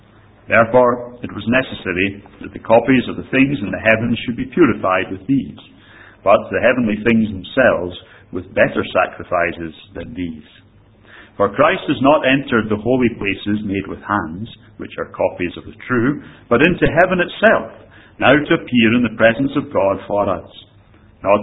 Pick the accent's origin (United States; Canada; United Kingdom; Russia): United Kingdom; Scotland; As a Scot, I can't joke very much, so I won't.